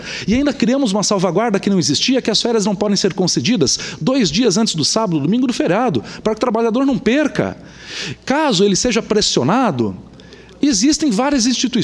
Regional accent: Brazil; rogo eu, como brasileiro, que venham todas as outras

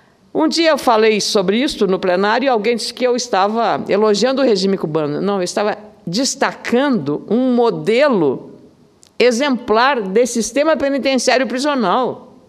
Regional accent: Rio Grande do Sul, Brazil; ali na minha terra, lá no Rio Grande, chama bidê

